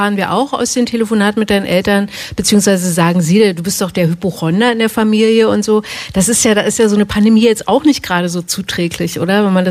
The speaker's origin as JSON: {"language": "German", "region": "Baden-Württemberg", "country": "Germany", "tie": "born or raised there", "said": "Also meine Mutter ruft an aus meiner Heimat, ne? Badischen Heimat."}